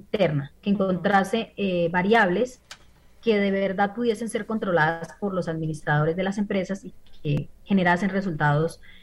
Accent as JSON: {"language": "Spanish", "country": "Colombia", "said": "yo soy colombiana, es importante aclararlo, soy colombiana"}